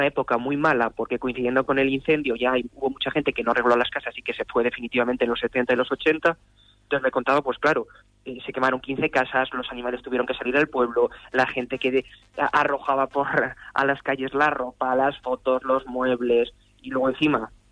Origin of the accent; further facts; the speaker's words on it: Castile and León, Spain; conocer bastante bien toda la realidad, en mi caso de la provincia de Soria y de Burgos, porque también soy de Burgos